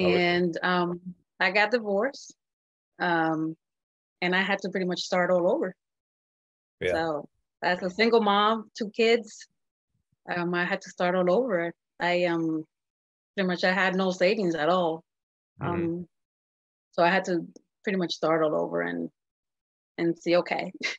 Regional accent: New Jersey, United States; first language Spanish; English is a second language; And then, so I grew up in Jersey, and then.

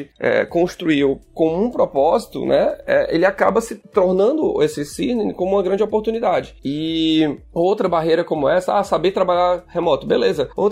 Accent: Ceará, Brazil; now in São Paulo, Brazil; eu sou cearense, hoje moro em São Paulo, mas a K21 foi me capturar lá no Ceará

